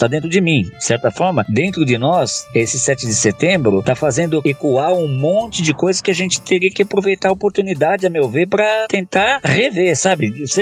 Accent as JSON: {"language": "Portuguese", "country": "Brazil", "said": "Ou seja, nós como brasileiros, enquanto povo, no nosso DNA tá uma transferência de colonizadores, né?"}